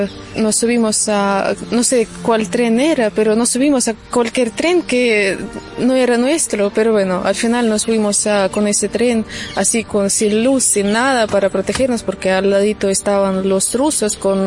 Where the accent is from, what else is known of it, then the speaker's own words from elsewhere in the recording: Berdyansk, Zaporizhzhia Oblast, Ukraine; Spanish is a second language; moved away as an adult; also born or lived in Kyiv; Soy de Ucrania, de una ciudad chiquitita que está al lado de Mariupol, de Donbass, que está al lado de Rusia, de Berdyansk. Ahí viví unos 8 años, pero justo antes de la guerra, no sé, unos 4 meses, nos mudamos a Kiev, a capital de Ucrania.